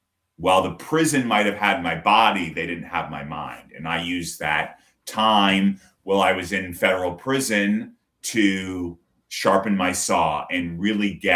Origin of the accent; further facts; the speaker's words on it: Vermont, United States; also born or lived in Tyngsborough, Massachusetts; I was born in Tyngsborough, Massachusetts. I lived there for 7 years until my parents made the worst decision of their life to move up into Vermont.